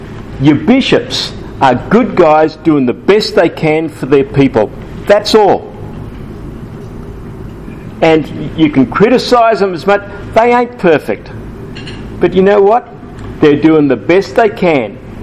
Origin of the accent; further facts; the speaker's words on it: Australia; I'm Irish Catholic, from Australia obviously, but Irish Catholic.